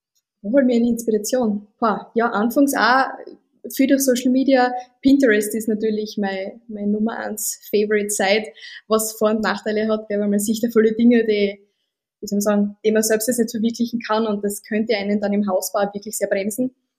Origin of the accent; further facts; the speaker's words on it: Styria, Austria; als wie bei uns in der Steiermark